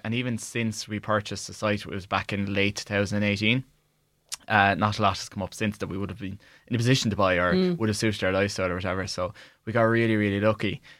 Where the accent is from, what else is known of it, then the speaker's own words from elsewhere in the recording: Kilmacthomas, Munster, Ireland; So I'm from Kilmacthomas, okay.